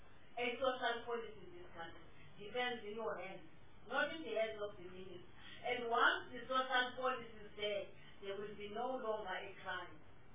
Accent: South Africa; Well, we never go away. We are South African.

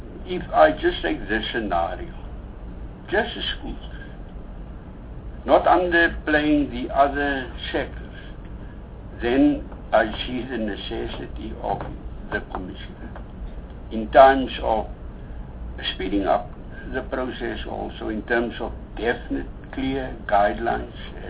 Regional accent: South Africa; but as a South African, in terms of my take on constitutionality and our democratic rights

